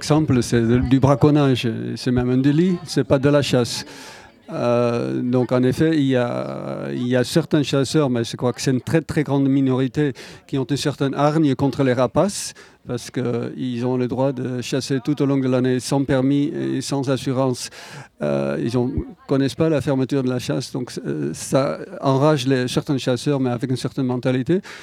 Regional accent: Netherlands; Bon, moi, je suis des Pays-Bas où j'ai toujours vu nicher autour de moi les huîtres épis

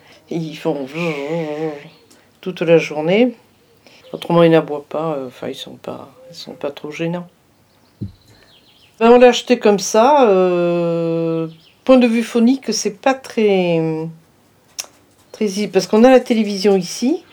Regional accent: Bordeaux, Nouvelle-Aquitaine, France; on est bordelais, nous sommes bordelais

